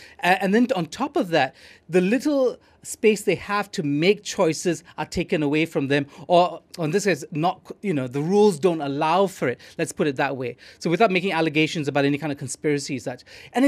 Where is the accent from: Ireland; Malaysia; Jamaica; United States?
Malaysia; As a Malaysian, do I want my country and our leaders to be, you know, convenient in their choice of who they ally